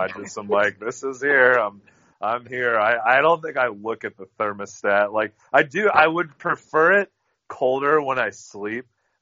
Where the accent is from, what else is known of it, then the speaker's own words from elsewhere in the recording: Chicago, Illinois, United States; growing up in Chicago, going to Bulls games, when I was little, it was obviously Michael Jordan.